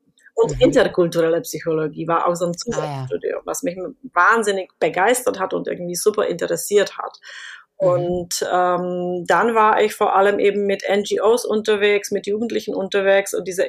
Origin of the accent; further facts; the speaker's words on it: Czechia; moved away as an adult; now in Germany; ich bin selber eben in Tschechien geboren und aufgewachsen und bin dann zum Studium nach Deutschland gekommen und bin dann halt hier auch geblieben.